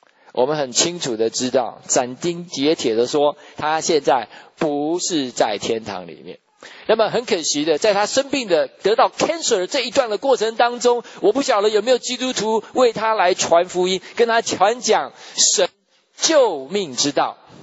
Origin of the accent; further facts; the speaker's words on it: Taiwan; 我们从小在台湾的时候会背很多的《论语》《孟子》啊，